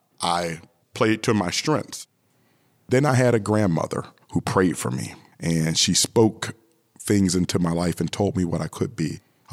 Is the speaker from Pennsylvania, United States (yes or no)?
yes; Aliquippa, Pennsylvania, United States; I was born on November the 19th, 1971, in Aliquippa, Pennsylvania, and I've lived in this region pretty much all my life.